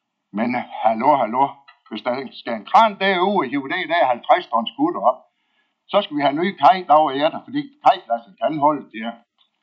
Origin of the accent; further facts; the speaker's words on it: Aalbæk, North Denmark Region, Denmark; og jeg er fra Aalbæk.